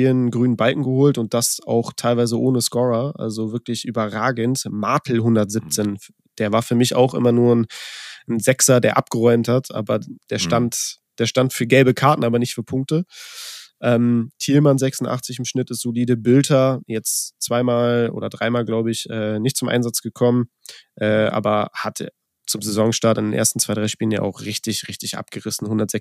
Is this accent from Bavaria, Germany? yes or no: no; Cologne, North Rhine-Westphalia, Germany; ich als Kölner.